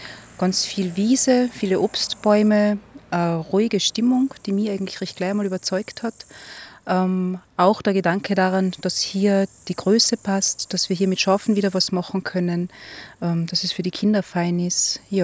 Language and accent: German; Villach, Carinthia, Austria; Aus Villach ursprünglich. Und bin jetzt nach 20 Jahren wieder zurück nach Kärnten gekommen. War dazwischen drinnen in Wien, in Graz, in Innsbruck.